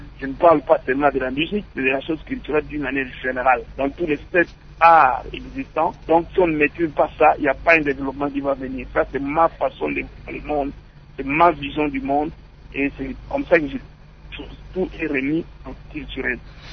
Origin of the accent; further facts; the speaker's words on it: Idiofa, Kwilu, DR Congo; Et Idiofa, c'est ma ville natale, c'est chez moi, c'est ma ville d'origine.